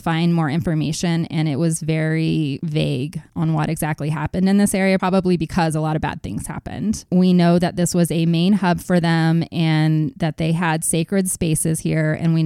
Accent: Belton, Texas, United States; I grew up in Belton, Texas, I think I've talked about, and it was around the same size. And I know how small that town felt.

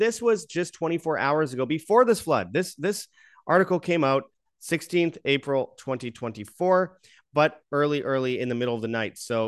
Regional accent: Canada; yes, I'm Canadian

